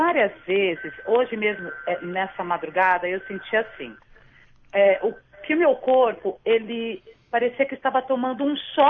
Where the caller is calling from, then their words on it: São Paulo, Brazil; Eu sou de Pirituba, São